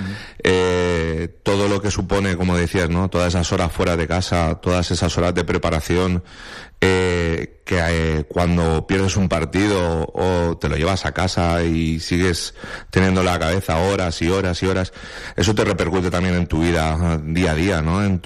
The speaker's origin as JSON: {"language": "Spanish", "town": "Alicante", "region": "Valencian Community", "country": "Spain", "said": "Empecé porque yo soy de Alicante y tenía el campo de baloncesto a una calle y empecé a jugar por eso."}